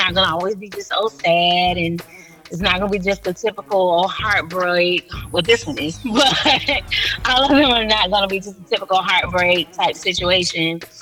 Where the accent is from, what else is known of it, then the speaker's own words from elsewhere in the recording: the South, United States; I'm from the South, so.